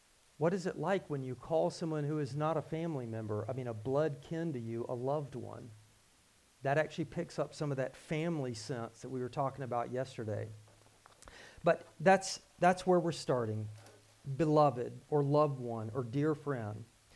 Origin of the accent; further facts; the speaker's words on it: the South, United States; not just because I grew up in the South, I do like the word beloved